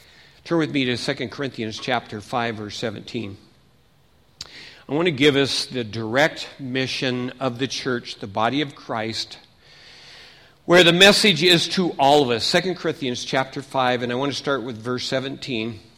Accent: Seattle, Washington, United States; I was raised in Seattle

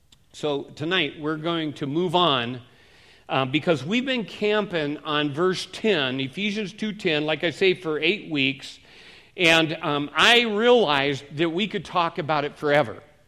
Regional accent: Seattle, Washington, United States; I was born and raised in Seattle, so and my parents were boaters

